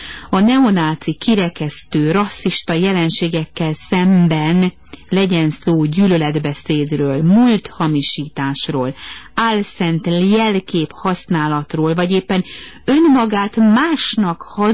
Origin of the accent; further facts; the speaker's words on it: Hungary; Apaként, egy európai köztársaság felelős miniszterelnökeként, illetve a hazáját szerető magyarként egyaránt